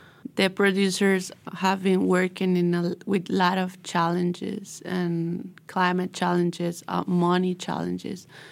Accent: Costa Rica; I came just from Costa Rica to here.

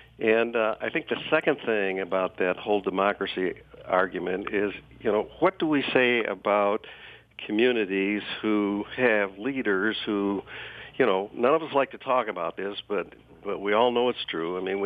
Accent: Pontiac, Michigan, United States; There's a real strong contingent in Pontiac. Of course, I grew up in Pontiac, mm-hmm. so I know a lot of the people there.

